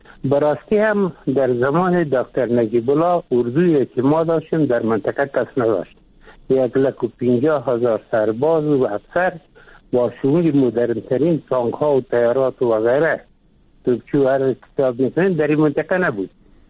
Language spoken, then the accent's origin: Persian; Afghanistan; ما میگیم ما افغان هستیم و غیرت داریم و همت داریم